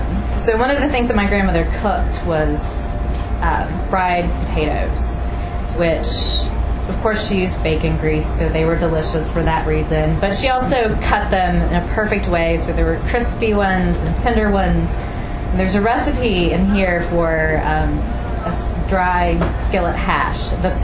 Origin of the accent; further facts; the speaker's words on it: Vanceburg, Kentucky, United States; As Brian mentioned, I am from Vanceburg, Kentucky, so in case you were wondering where that is, I put a big blue star in the general locale.